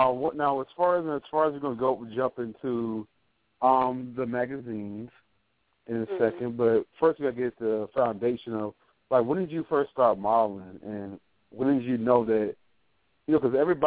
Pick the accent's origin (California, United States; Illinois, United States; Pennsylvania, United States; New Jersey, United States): New Jersey, United States; Trenton; I'm originally from Trenton.